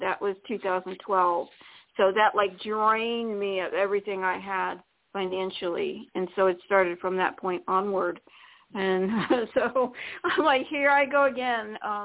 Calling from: Florida, United States; in Florida. I'm so grateful to get in at the very end of the show.

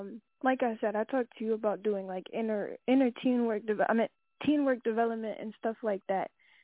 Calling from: North Carolina, United States; I'm calling from North Carolina.

